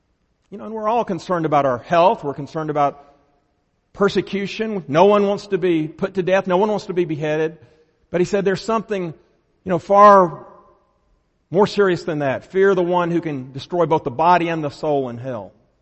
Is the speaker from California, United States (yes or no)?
no; Mississippi, United States; I'm from Mississippi, okay? And we suffered oppression from this team in Tuscaloosa for decades.